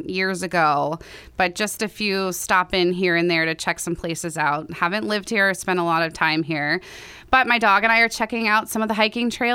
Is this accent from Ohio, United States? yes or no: yes; Ohio, United States; also born or lived in Colorado; I'm originally from Ohio. So I started off teaching 6th, 7th, and 8th grade at a middle school that I went to in Ohio. And then I was on the East Coast for a bit, Colorado, and now I've hit the West Coast.